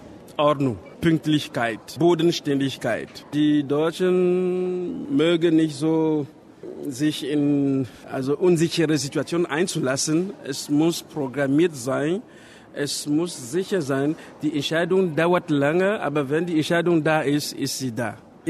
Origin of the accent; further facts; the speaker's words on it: Cameroon; German is a second language; ich komme aus Kamerun und ich unterrichte an der Uni Deutsche Literatur und Landeskunde, Universität Chang.